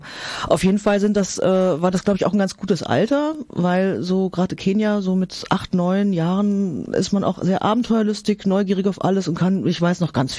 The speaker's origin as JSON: {"language": "German", "town": "Wangen im Allgäu", "region": "Baden-Württemberg", "country": "Germany", "tie": "born there", "said": "Also ich bin geboren in Wangen im Allgäu. Das ist total schön, also zumindest landschaftlich, in der Nähe vom Bodensee und Dreiländereck, Österreich, Schweiz."}